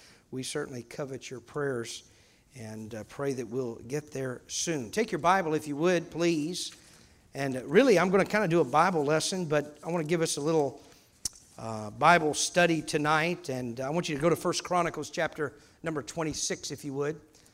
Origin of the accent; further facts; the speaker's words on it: Missouri, United States; when I grew up in southern Missouri, I grew up near the Black River.